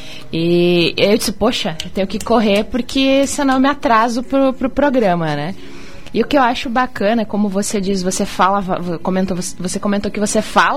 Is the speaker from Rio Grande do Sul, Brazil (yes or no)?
yes; Rio Grande do Sul, Brazil; accent: gaúcho; você mantém o nosso gaúcho, o nosso sotaque gaúcho, a nossa expressão de fala gaúcha